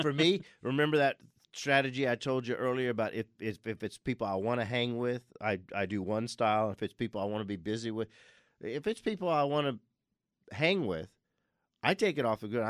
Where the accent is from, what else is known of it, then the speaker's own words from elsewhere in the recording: Louisiana, United States; Being a Cajun and cooking in a lot of cast iron, we never soap our cast iron.